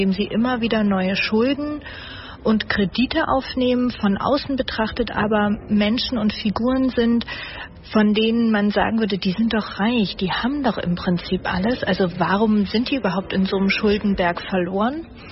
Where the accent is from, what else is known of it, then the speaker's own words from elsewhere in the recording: Halle, Saxony-Anhalt, Germany; born there; now in Frankfurt, Germany; Also gebürtig komme ich aus Halle an der Saale und wurde sozusagen in die letzten Atemzüge der DDR hineingeboren